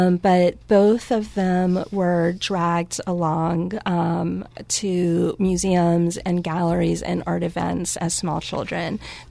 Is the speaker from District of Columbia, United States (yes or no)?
yes; Washington, District of Columbia, United States; I grew up in the Washington, D.C. area, mm-hmm. going to the Smithsonian and the Phillips Collection